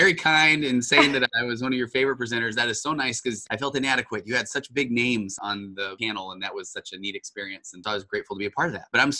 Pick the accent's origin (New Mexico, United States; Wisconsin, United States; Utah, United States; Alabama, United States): Utah, United States; moved away as an adult; now in California, United States; And I got my undergraduate degree at the University of Utah. So I grew up in Utah. And then we headed out west to California. I actually came out here.